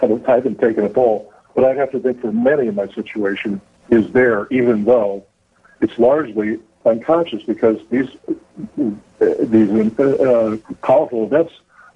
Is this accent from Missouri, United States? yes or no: yes; Kansas City, Missouri, United States; born there; I assume it was probably her father, drove her from Iowa to Kansas City, where I was born in the Willows Maternity Sanitarium.